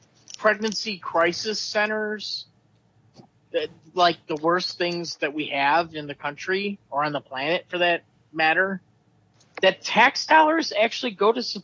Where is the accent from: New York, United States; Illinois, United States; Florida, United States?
Illinois, United States; in Illinois, my hometown.